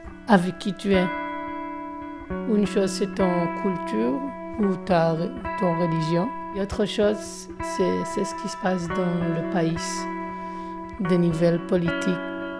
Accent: Jerusalem, Jerusalem District, Israel; French is a second language; moved away as an adult; now in Córdoba, Spain; j'ai 31 ans et je suis de Jérusalem, d'Israël. J'habite ici il y a 2 ans, en Cordoue, en Espagne. Je ne savais rien d'espagnol

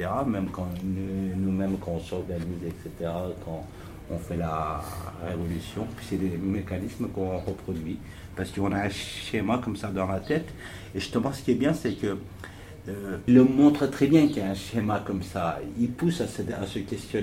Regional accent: Italy; French is a second language; moi, je dis en tant qu'Italien, parce qu'en Italie

